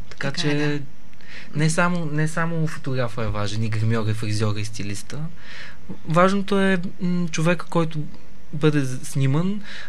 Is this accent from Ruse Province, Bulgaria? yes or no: no; Plovdiv, Plovdiv Province, Bulgaria; аз съм от Пловдив родом, там завърших строителния техникум.